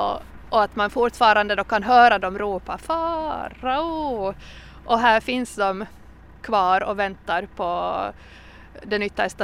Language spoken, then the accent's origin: Swedish; Närpes, Ostrobothnia, Finland; sydösterbotten specifikt eftersom jag är från Närpes.